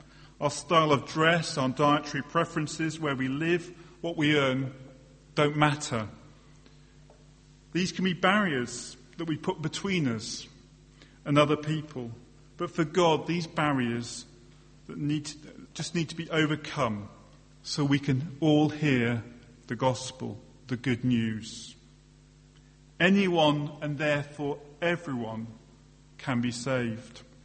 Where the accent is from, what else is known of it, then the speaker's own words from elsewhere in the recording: England, United Kingdom; And I ran up to him and vigorously shook his hand, because I'm English